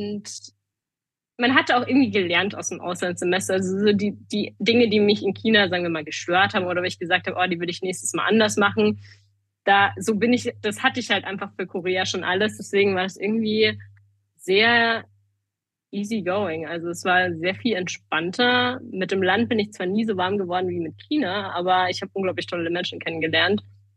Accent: Munich, Bavaria, Germany; ich bin nie wirklich von daheim weg gewesen. Also ich meine, ich bin in München geboren, München aufgewachsen. Ich habe mich hier aus meiner Heimat nicht rausbegeben, groß.

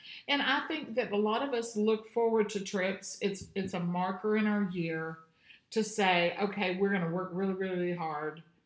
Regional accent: Beaver Dam, Kentucky, United States; I'm from Beaverdam, Kentucky, Hartford, Kentucky, Ohio, you know, that part of Kentucky.

